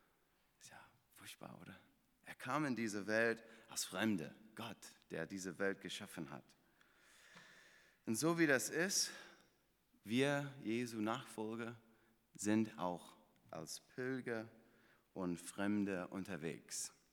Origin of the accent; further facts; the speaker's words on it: Florida, United States; German is a second language; Ich komme ursprünglich aus Florida und von daher wird ihr meinen schönen Akzent erdulden müssen.